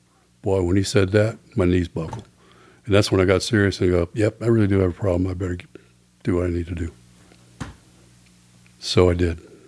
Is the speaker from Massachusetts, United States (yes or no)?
no; Fort Worth, Texas, United States; here I am 14 years old in a guitar player in a rock band growing up in Fort Worth.